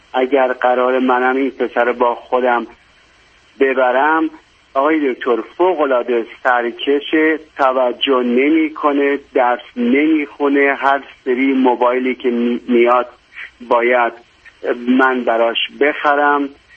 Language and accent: Persian; Ahvaz, Khuzestan, Iran; moved away as an adult; now in Mashhad, Iran; من 20 سالم بود از اهواز اومدم مشهد، ازدواج کردم